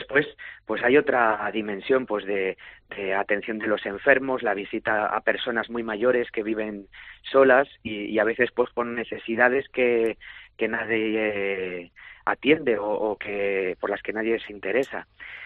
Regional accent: Moruela de los Infanzones, Castile and León, Spain; cuando vivía en el pueblo, yo soy de Moruela de los Infanzones, un pueblecito cerca de la ciudad de Zamora

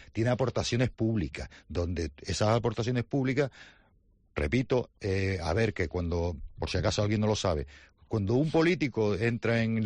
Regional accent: Canary Islands, Spain; Siempre mi frase es, primero soy tinerfeño y después tinerfeño.

